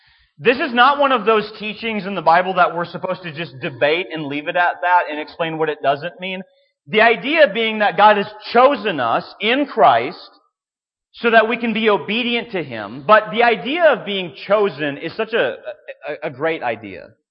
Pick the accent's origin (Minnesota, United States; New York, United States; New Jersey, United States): Minnesota, United States; Now, growing up in Minnesota, we had St. Paul, a big city, one of the Twin Cities.